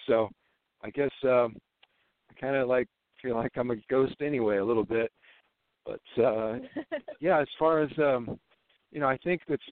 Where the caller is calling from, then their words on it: Washington, United States; And I'm calling from Washington.